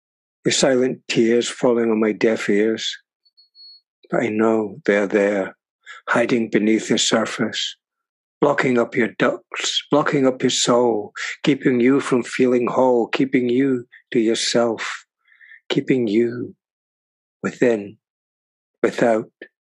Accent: Scotland, United Kingdom; I come from Newport-Sligo in the northeast of Scotland.

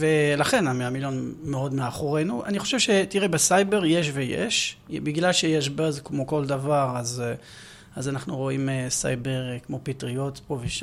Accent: Paris, Île-de-France, France; Hebrew is a second language; also born or lived in England; now in Israel; כן, הילדות והתבגרו בצרפת.

